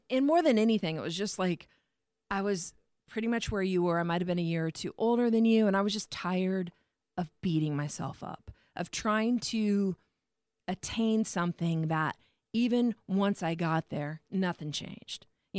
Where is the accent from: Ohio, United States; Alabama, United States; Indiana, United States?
Indiana, United States; Warsaw; now in -; I came from Indiana to here.